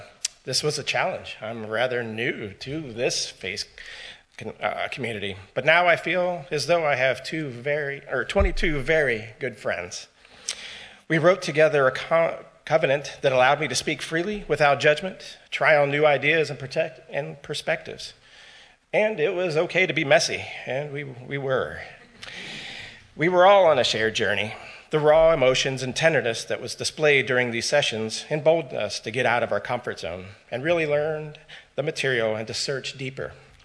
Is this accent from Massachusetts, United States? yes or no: no; Charleston, South Carolina, United States; I was raised Southern Baptist in the Charleston, South Carolina area.